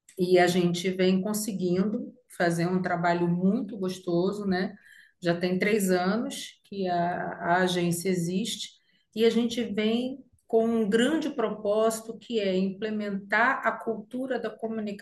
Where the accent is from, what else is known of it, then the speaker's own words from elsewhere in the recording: Rio de Janeiro, Brazil; accent: carioca; now in Maceió, Brazil; Eu sou carioca, como dá para perceber pelo meu sotaque